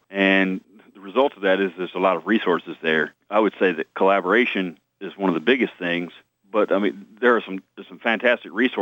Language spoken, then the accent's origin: English; Stone Mountain, Georgia, United States; I go down there, and you know, I grew up in Stone Mountain, Georgia.